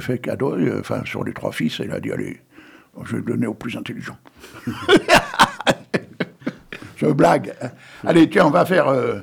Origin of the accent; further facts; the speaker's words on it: Bruay-en-Artois, Hauts-de-France, France; born there; Moi, je suis né dans les Corons, en plus, à Bruay-en-Artois. Tu vois ? Et mon père était mineur à Bruay-en-Artois.